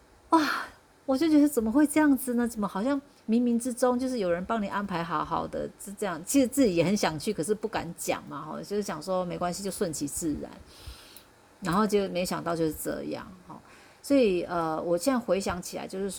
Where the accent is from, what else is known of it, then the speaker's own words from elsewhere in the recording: central Taiwan, Taiwan; now in Taipei, Taiwan; 那时候我刚上来台北，因为我其实我是中部人，好，我从中部搬上，就是搬上来这样子。然后那时候我在读台中商专的空专，好，那时候我年纪还很轻嘛